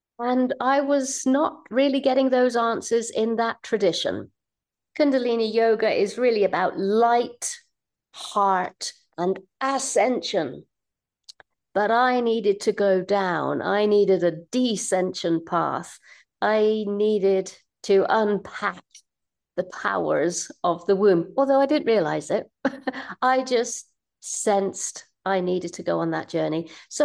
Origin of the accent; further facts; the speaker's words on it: England, United Kingdom; born there; I was born in England to a very typical British English Rose and a very lively Irish father.